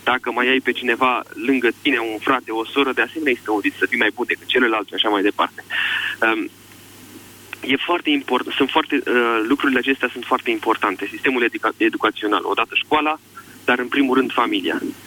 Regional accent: Romania; Noi am crescut aici, în România

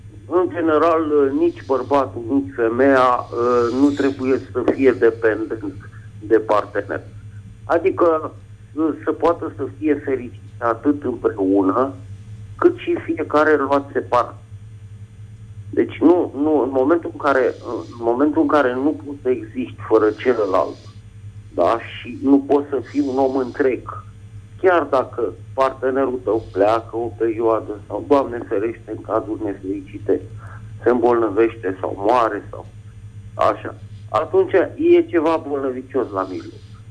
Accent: Bucharest, Romania; din București

